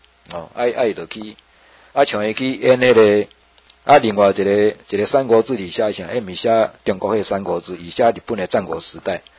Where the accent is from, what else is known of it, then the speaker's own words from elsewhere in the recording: Taiwan; 我们台湾人有几个说要去拉呢